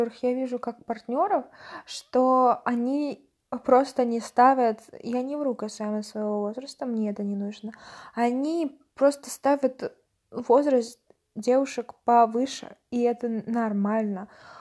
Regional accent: Russia; я русская, я из России, что такой бэкграунд исторический, литературный, какой-то вот идейно-духовный.

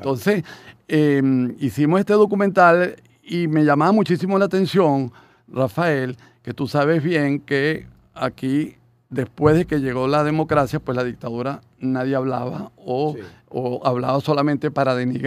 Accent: Venezuela; es el efecto de ser un país petrolero en la manera de cómo somos los venezolanos

